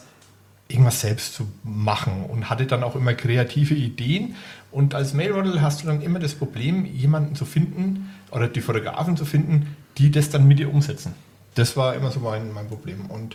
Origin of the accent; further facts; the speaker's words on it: Bavaria, Germany; now in Upper Franconia, Germany; ich bin Unterfranke und bin jetzt hier natürlich auch in Oberfranken.